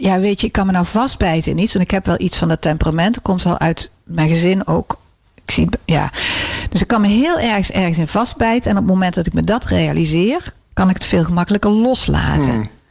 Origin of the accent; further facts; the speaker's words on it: North Brabant, Netherlands; En ik kom uit Brabant. Dus cultureel gezien is dat al veel meer Vlaams dan Hollands.